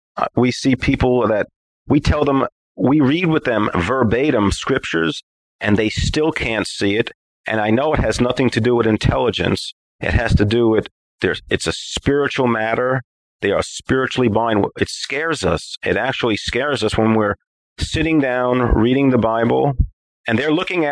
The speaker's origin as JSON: {"language": "English", "region": "New York", "country": "United States", "lives_now": "Tennessee, United States", "said": "I'm in a place called Tennessee at the moment, even though I'm from New York."}